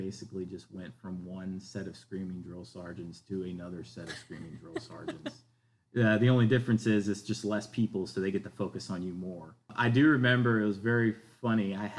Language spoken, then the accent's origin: English; Virginia, United States; You're talking to a guy that, I was born and raised in Virginia. And so I had only traveled outside the States one time.